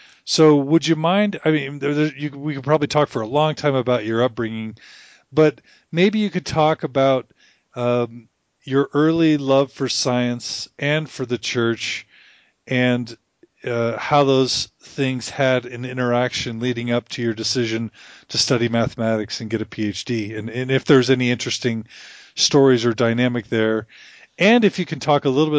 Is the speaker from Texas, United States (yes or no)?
yes; Texas, United States; I grew up in Texas in the 80s